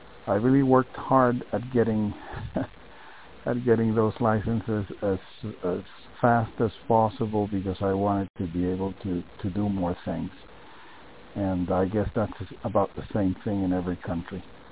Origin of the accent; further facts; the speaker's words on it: Medellin, Antioquia, Colombia; English is a second language; I'm from Medellin in Colombia.